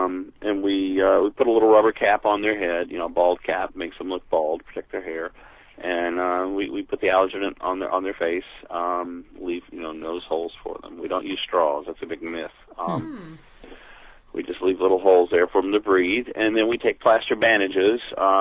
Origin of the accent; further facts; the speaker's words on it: Kingsport, Tennessee, United States; Yeah, I grew up in Kingsport, Tennessee, in the, I don't know what the population was, somewhere around 60 to 70,000 people.